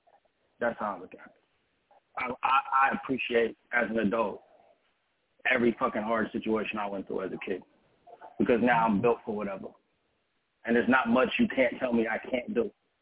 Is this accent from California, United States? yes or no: yes; Seven Trees, California, United States; That's just because Seven Trees, California, that's where I grew up. I grew up in Seven Trees, California.